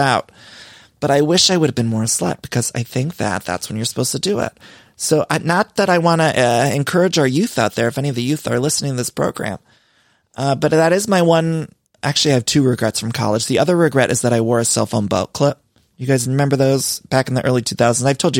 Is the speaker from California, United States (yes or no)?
no; Canton, Ohio, United States; Seth is near where I grew up in Canton, Ohio.